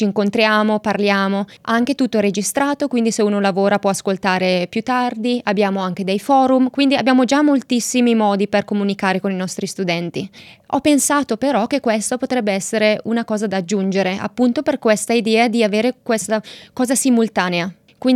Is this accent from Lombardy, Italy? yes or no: yes; Lombardy, Italy; accent: Brescian; first language Bresciano; Italian is a second language; la mia lingua madre, come dico spesso, è il bresciano